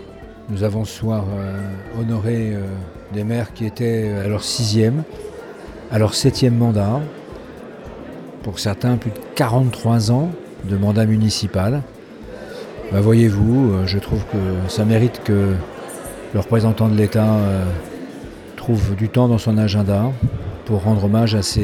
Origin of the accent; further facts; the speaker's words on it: France; Et chez nous, en France, c'est la commune.